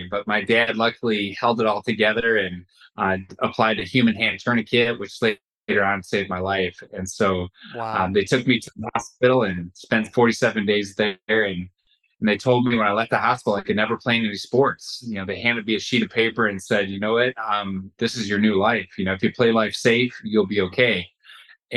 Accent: Wisconsin, United States; I grew up in Wisconsin and helped my dad out on the farm.

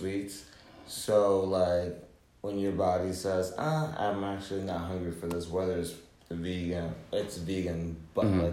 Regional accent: New Jersey, United States; also born or lived in New York; Being born and raised in New York, growing up in Jersey, why do all the good places have to close

